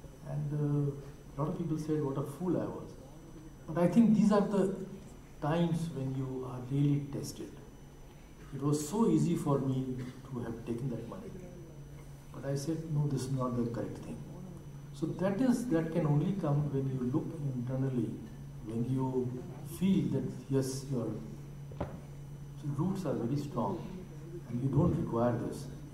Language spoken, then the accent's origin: English; Lucknow, Uttar Pradesh, India; we had a very big flat in Lucknow. My father, we stayed in Lucknow. I was born and raised in Lucknow.